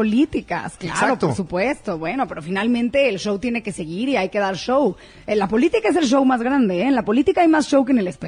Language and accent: Spanish; United States; now in Mexico; Pues a lo mejor eso es porque crecí en Gringolandia, yo no sé.